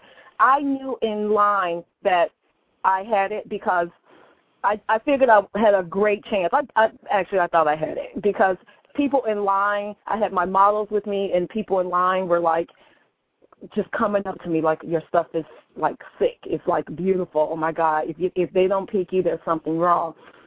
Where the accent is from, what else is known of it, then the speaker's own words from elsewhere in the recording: Chicago, Illinois, United States; I am from the Chi, 312.